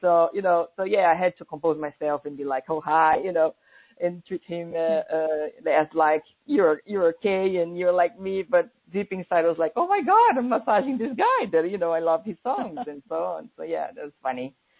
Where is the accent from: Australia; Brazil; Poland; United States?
Brazil; now in London, United Kingdom; I was born in Brazil. I'm from Brazil, and in '99 I moved to London.